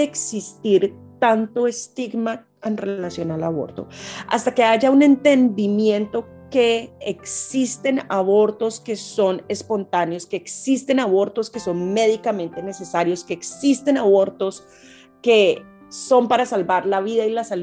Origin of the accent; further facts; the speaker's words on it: Casanare, Colombia; Yo crecí en Colombia, en Casanare, además, en medio del conflicto armado.